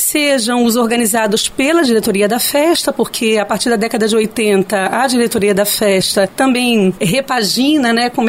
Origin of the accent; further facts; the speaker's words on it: Rio de Janeiro, Brazil; now in Belém, Brazil; Como belenense, né? Eu sou carioca, mas estou aqui há muitos anos.